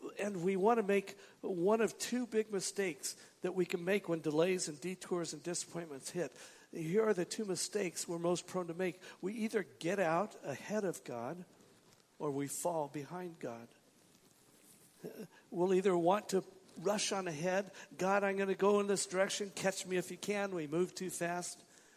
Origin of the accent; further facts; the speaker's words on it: Washington, United States; I'm from Washington State.